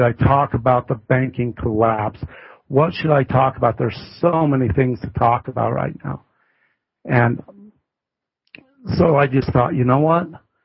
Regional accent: Utah, United States; And so that's why, because I'm from Utah.

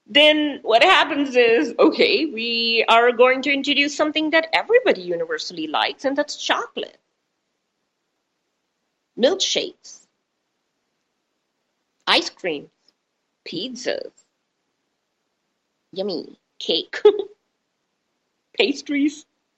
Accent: Las Vegas, Nevada, United States; And remember, I come from Vegas, so there's a lot in Vegas that's going to make us feel good, right?

